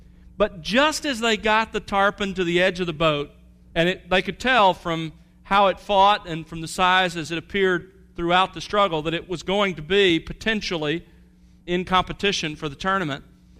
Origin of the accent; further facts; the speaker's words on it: Gulf Coast, United States; When I grew up on the Gulf Coast, we often went fishing for short periods of time